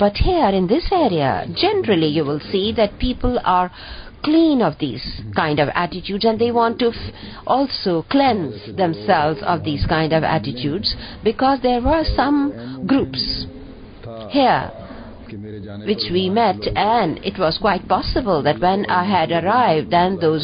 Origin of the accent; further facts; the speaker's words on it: Pakistan; And I said, I'm Pakistani.